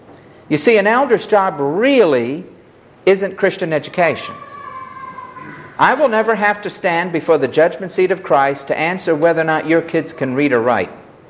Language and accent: English; Florida, United States; I remember hearing once a famous preacher in my hometown in Florida.